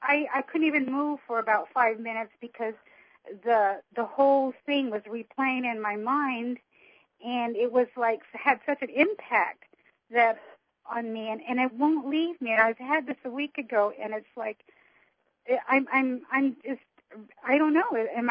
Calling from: Phoenix, Arizona, United States; I'm from Arizona.

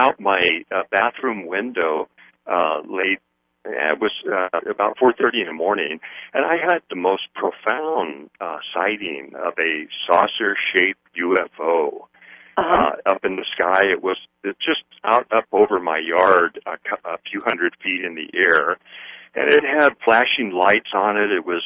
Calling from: Montana, United States; I'm calling from Southwest Montana.

